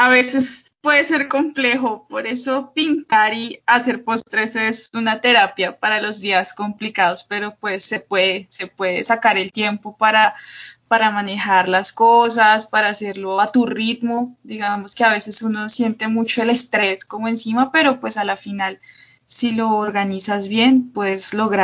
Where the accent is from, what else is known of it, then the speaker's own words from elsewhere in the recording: Yopal, Casanare, Colombia; also born or lived in Bogotá; Yo crecí en Yopal, Casanare. Luego fui a Bogotá, en donde estudié en la Universidad Distrital Ingeniería Forestal.